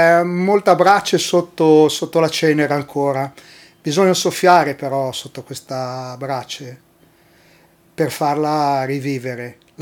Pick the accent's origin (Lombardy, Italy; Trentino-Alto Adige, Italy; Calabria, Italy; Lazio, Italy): Lombardy, Italy; Milan; Io da milanese, tifoso dell'Alleghe